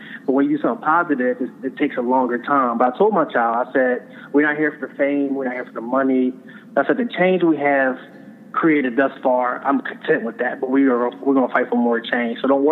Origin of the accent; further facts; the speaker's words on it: Philadelphia, Pennsylvania, United States; I'm a guy from Philadelphia. I'm raised in Philadelphia for a number of years. When you come out that city, you have a mentality of not wanting to do better, in my case.